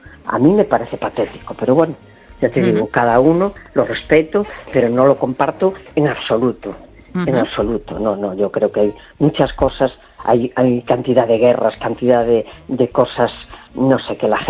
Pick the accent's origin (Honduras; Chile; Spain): Spain; born there; Y soy española porque nací aquí. Nada más, es una circunstancia de la vida.